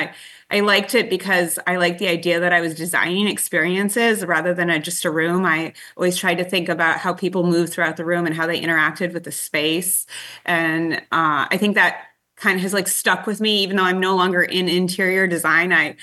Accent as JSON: {"language": "English", "town": "Evanston", "region": "Illinois", "country": "United States", "tie": "born or raised there", "also_born_or_lived": "Schaumburg", "said": "Okay, well, I grew up in the Midwest, like so many of us. I grew up in Evanston in Illinois, like just a suburb of Chicago. And actually moved out to Schaumburg when I was 16."}